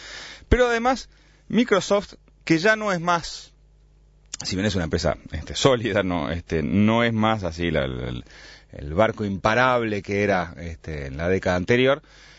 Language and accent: Spanish; Uruguay; uno como uruguayo dice, ¿y esto va a funcionar en Uruguay?